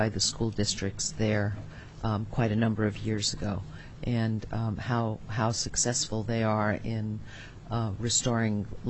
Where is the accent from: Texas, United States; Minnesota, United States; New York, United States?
New York, United States; New York City; first language Greek; I was born in New York City in a Greek-American family, and I didn't speak English till I went to kindergarten.